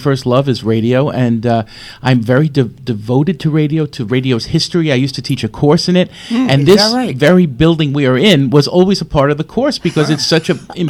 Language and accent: English; West Babylon, New York, United States; I lived a bicycle ride away from here. So I grew up in West Babylon.